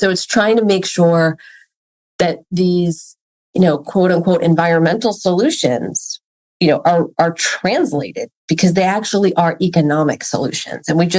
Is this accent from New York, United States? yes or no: yes; New York, United States; I went to Rollins College for my undergraduate degree after growing up in New York